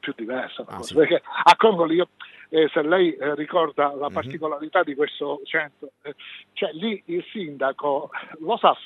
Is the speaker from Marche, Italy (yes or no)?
no; Palermo, Sicily, Italy; quando sono arrivato un annetto fa a lavorare, mi hanno chiesto da dove viene, di Palermo, per la prima volta non mi hanno detto mafia.